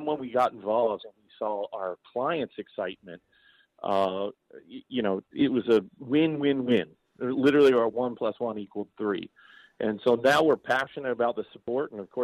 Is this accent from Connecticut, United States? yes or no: no; York, Pennsylvania, United States; I never expected to come back home. I never expected to be back in my hometown, but we've built United Fiber and Data and the Think Loud companies all here in our hometown.